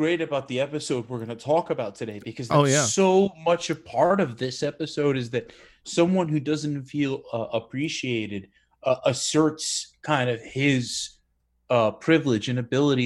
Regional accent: New York City, New York, United States; now in Brooklyn, United States; I grew up on Staten Island.

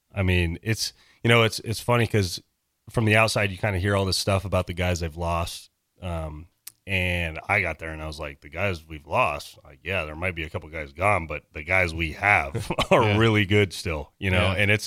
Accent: Lincoln, Nebraska, United States; also born or lived in Dallas / Nashville; I'm like, I'm from Lincoln, Nebraska. I've lived in Dallas and Nashville.

